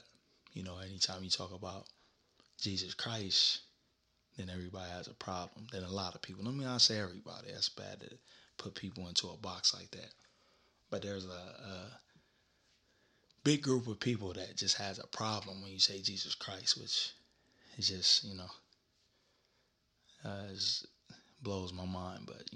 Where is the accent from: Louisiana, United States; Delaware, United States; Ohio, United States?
Ohio, United States; Columbus; now in New York City, United States; I'm from Columbus, Ohio, but I have moved to New York City